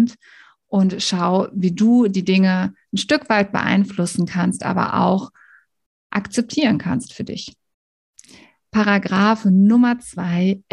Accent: North Rhine-Westphalia, Germany; ich bin Rheinländer durch und durch und ich habe gerade schon gesagt, Köln ist meine Wahlheimat. Das heißt, ich bin hier nicht geboren, aber ich bin auch gar nicht so weit weg geboren, denn ich komme aus einem Vorort von Düsseldorf.

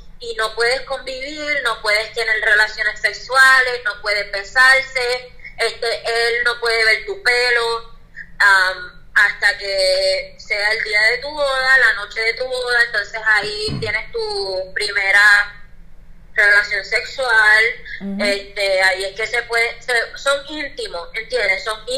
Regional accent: Puerto Rico; nosotros, como puertorriqueños o americanos, whatever

